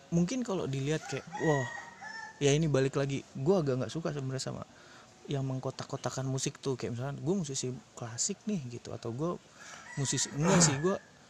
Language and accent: Indonesian; Jakarta, Indonesia; Ya mungkin sebagian tahunnya gue dari Jakarta cok, bukan dari Jogja.